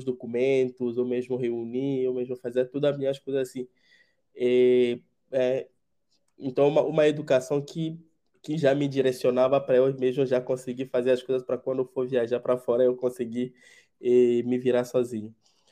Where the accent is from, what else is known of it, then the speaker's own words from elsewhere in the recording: Lomé, Maritime, Togo; Portuguese is a second language; moved away; na capital, né, togolesa, onde é Lomé, de onde eu sou originário.